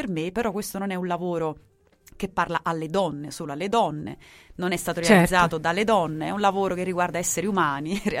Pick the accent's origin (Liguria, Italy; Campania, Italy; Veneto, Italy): Campania, Italy; Naples; D'altra parte io sono napoletana